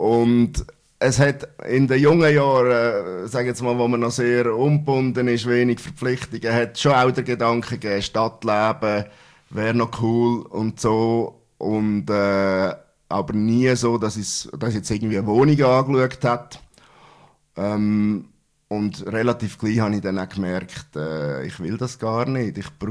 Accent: Mumpf, Aargau, Switzerland; das ist gewisse Wurzeln auch in meinem Heimatort, das ist Mumpf.

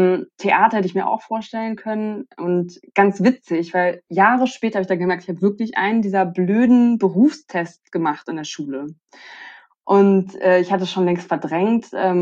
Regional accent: Hamburg, Germany; Nee, ich bin voller Stadtkind. Also ich bin in Hamburg aufgewachsen.

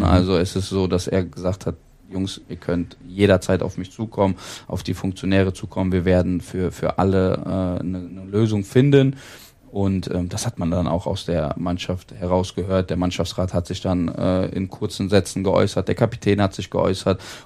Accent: Siegen, North Rhine-Westphalia, Germany; ich beziehe es jetzt mal so auf meine Heimatstadt Siegen, ne?

